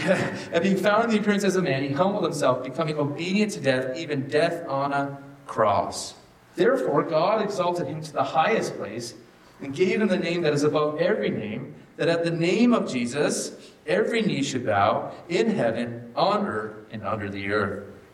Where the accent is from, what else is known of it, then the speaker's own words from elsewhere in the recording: Newfoundland and Labrador, Canada; And growing up in Newfoundland and going to school, they teach you how to create an argument, right?